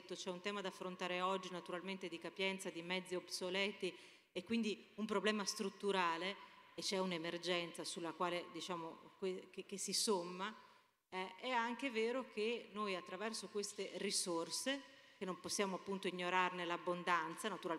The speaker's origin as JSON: {"language": "Italian", "town": "Verona", "region": "Veneto", "country": "Italy", "said": "sono di Verona"}